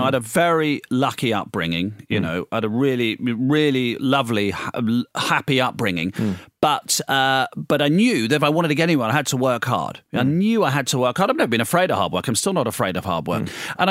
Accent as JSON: {"language": "English", "town": "Tunbridge Wells", "region": "South East England", "country": "United Kingdom", "said": "I'm from Tunbridge Wells."}